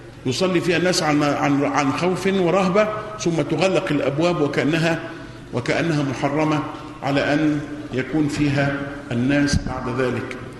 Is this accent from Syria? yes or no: no; Egypt; كمسلمين وليس كمصريين، لأننا مسلمين قبل أن نكون مصريين.